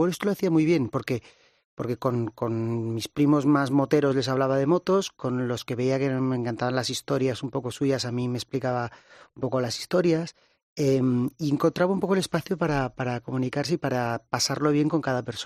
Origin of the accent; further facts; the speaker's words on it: Barcelona, Catalonia, Spain; Yo soy de Barcelona